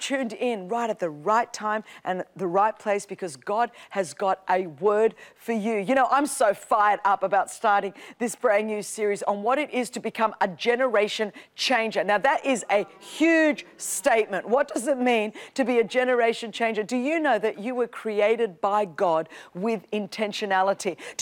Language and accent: English; Australia; where I grew up in Australia, I grew up and, you know